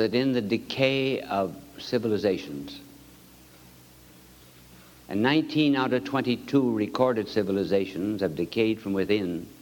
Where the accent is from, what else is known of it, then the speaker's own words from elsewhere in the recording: United States; As an American, I love West Point.